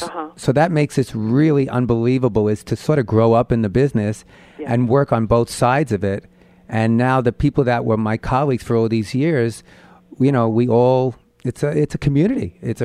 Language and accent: English; Long Island, New York, United States; I grew up on Long Island.